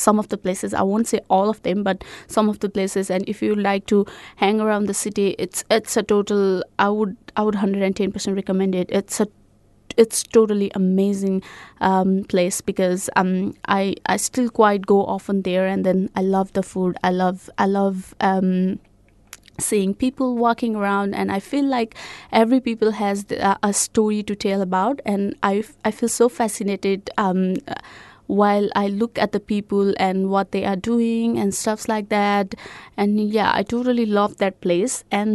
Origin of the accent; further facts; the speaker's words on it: Kathmandu, Bagmati, Nepal; English is a second language; moved away; Me myself, I'm from Nepal, and then I have been asked so many questions about mountains and stuff like that. But I would like to say that I'm from Kathmandu. So this Kathmandu is somewhere which is really, really far from the mountain.